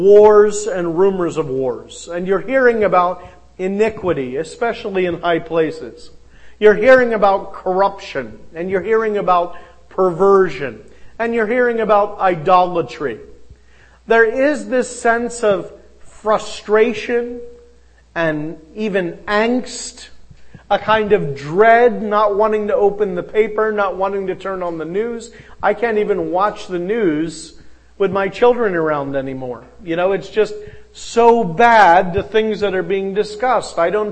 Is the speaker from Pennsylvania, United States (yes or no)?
yes; Pennsylvania, United States; like in my home state, a sore subject for some, I'm afraid, but the Battle of Gettysburg.